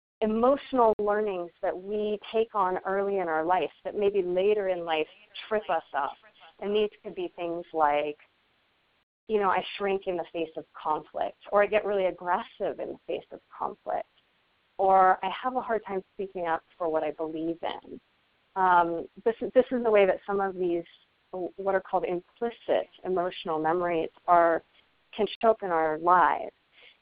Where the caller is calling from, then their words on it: California, United States; I am in California in the Sierra Nevada mountains. I live in the Lake Tahoe area.